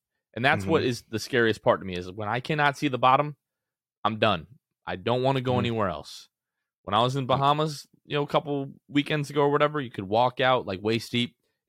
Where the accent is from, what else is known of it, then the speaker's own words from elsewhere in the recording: Gulf Coast, United States; Well, I grew up in the Gulf. That was my first like introduction to a beach.